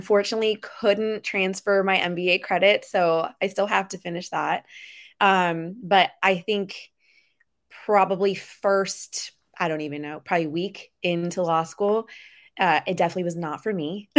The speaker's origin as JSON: {"language": "English", "town": "Las Vegas", "region": "Nevada", "country": "United States", "tie": "born or raised there", "said": "Okay, so, well, I am born and raised in Las Vegas. I attended UNLV for my undergrad."}